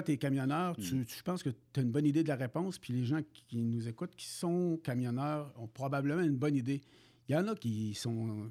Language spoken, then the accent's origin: French; Quebec, Canada; Je viens de la Côte-Nord, je travaillais à Sept-Îles, Rimouski, à Baie-Comeau, à Québec.